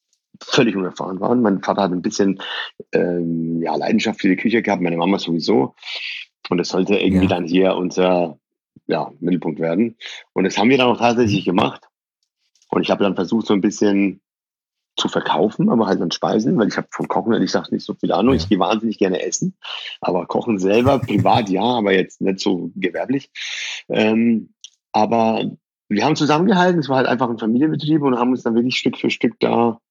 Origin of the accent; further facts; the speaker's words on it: Bayreuth, Bavaria, Germany; German is a second language; also born or lived in Iran; Es war Ende der 80er, 87, 88. Und irgendwann sind wir in Bayreuth gelandet, lange Story. Und dann natürlich erstmal Deutsch lernen und alles, was dazugehört